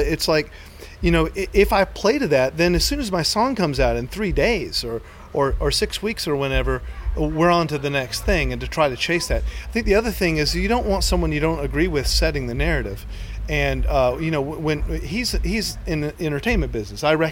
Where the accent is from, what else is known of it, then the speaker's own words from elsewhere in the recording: the South, United States; Yeah, and I grew up in the South, and the working class South at that.